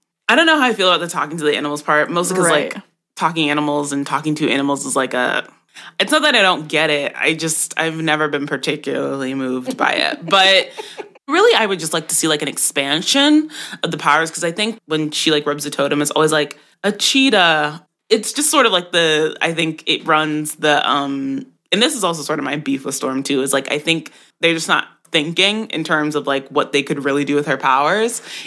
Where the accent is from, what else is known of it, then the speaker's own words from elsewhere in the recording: Jamaica; I'm Jamaican, and so I grew up on those stories